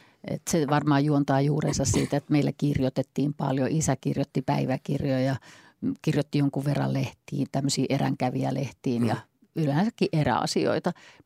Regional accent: Vaasa, Ostrobothnia, Finland; Mä oon Vaasasta kotoisin, eli niin mä oon näitä kustfolket, eli merenranta-ihmisiä rannikon kanssa. Sen ajan Vaasa, mihin mä synnyin, oli tavattoman kaksikielinen. Siellä oli ruotsin kieli ja suomen kieli.

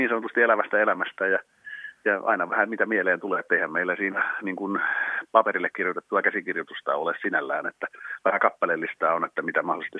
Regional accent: Hauho, Kanta-Häme, Finland; eli loppilainen hanuristi. Mä olen Hauholta

